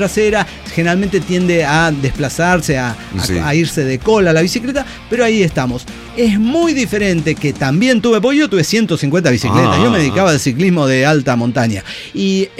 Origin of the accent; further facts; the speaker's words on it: Silao, Guanajuato, Mexico; Para que estén orgullosos, soy el aldeano de Silao, no soy la mamada.